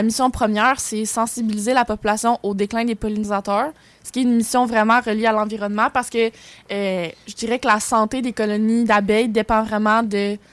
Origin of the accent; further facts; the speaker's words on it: Victoriaville, Quebec, Canada; moi, je viens de Victoriaville, puis j'ai vraiment décidé de déménager pour aller au Cégep Garneau.